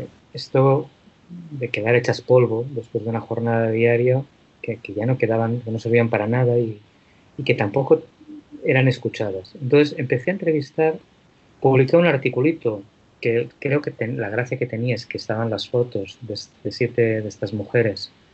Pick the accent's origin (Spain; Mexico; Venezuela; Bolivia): Spain; Barcelona, Catalonia; moved away as an adult; also born or lived in Nicaragua; Yo soy nacido y criado en Barcelona. Empecé a trabajar en Nicaragua hace unos cuantos años. Y en el año 2004 me quedé a vivir en Nicaragua